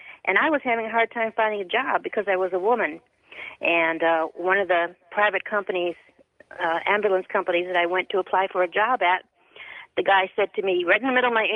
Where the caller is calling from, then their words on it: Pahrump, Nevada, United States; First of all … I'm calling from Pahrump, Nevada.